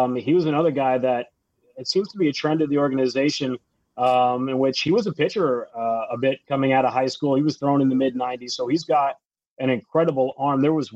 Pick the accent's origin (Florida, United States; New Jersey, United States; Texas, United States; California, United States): New Jersey, United States; coming out of high school in my home state of New Jersey